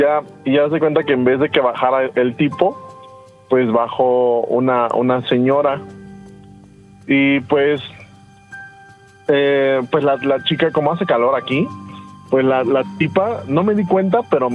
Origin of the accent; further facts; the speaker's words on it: Oaxaca, Mexico; Yo soy de Oaxaca.